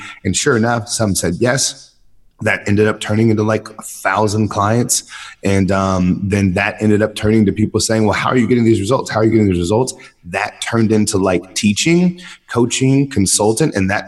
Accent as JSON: {"language": "English", "town": "San Diego", "region": "California", "country": "United States", "tie": "born or raised there", "said": "Born and raised in San Diego, University of San Diego."}